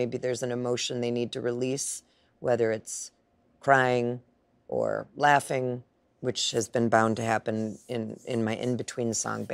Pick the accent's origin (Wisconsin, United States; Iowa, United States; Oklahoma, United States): Wisconsin, United States; Milwaukee; Well, I'm from Milwaukee, Wisconsin.